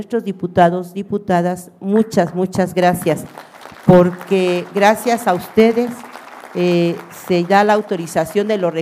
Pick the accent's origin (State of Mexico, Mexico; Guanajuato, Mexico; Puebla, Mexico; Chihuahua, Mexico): State of Mexico, Mexico; Texcoco; yo soy de Texcoco y bueno, para ir a Toluca pues tenía que tomar mi camión de Texcoco a lo que es San Lázaro